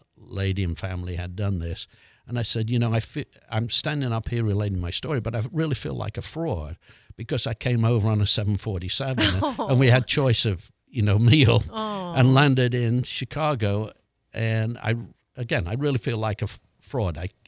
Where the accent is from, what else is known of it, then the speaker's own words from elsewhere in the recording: England, United Kingdom; accent: English; now in United States; If I went back to England now, I bet my English accent would